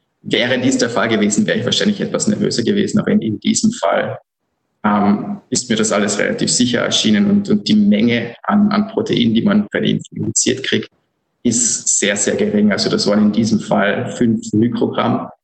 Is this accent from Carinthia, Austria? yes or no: yes; Villach, Carinthia, Austria; moved away as an adult; also born or lived in Graz; now in Brisbane, Australia; Ursprünglich bin ich eigentlich aus Villach. Das ist eine sagen wir mal, kleinere Stadt im Süden von Kärnten, an der Grenze zu Slowenien und Italien. Aber ich bin dann für mein Studium, bevor ich nach Australien gekommen bin, ungefähr 10 bis 11 Jahre in Graz